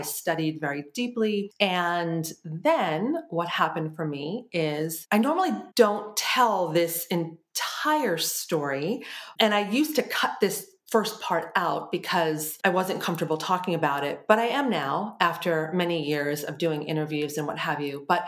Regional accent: United States; now in Italy; I mean, clearly I'm from the States originally. I live in California, but we're doing an opportunity abroad right now where we're living in Italy for 5 months.

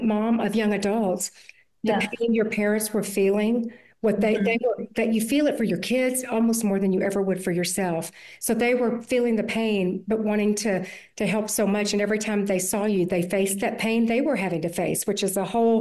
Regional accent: Mobile, Alabama, United States; I'm from Mobile, Alabama. That's where I was born.

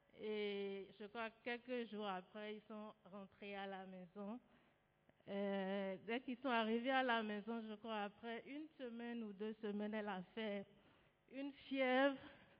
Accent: Benin; Je suis béninoise.

